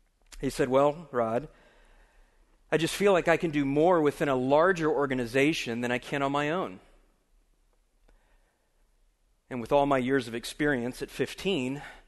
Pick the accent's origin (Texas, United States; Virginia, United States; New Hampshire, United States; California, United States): Texas, United States; Dallas; Growing up in Dallas, I really wasn't sure that there was anything beyond the county line of Dallas